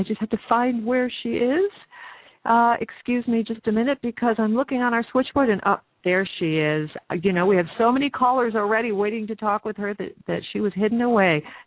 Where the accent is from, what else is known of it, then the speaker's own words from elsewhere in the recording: New York, United States; Well, I'm from New York originally as well, so I know where Rye is.